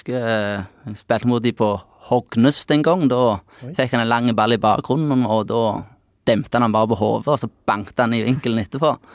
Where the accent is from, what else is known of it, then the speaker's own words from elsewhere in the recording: Klepp, Rogaland, Norway; also born or lived in Bryne; Jeg er Klepp-gutt. Startet da jeg var liten i Klepp, og så skilte foreldrene mine seg som gjorde at mor flyttet til Bryne.